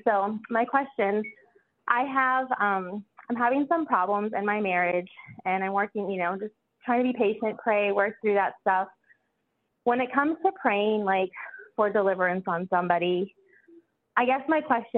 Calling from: Hawaii, United States; Actually calling from Hawaii.

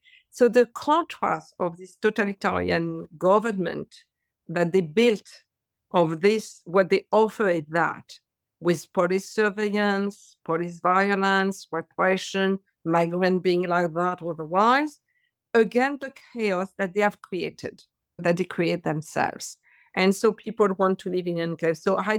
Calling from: France; English is a second language; What can we do in France? Because I'm speaking from France.

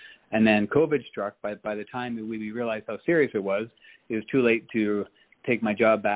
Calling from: Anguilla; I'm now calling from the British West Indies. I'm in a small island called Anguilla, running a luxury hotel.

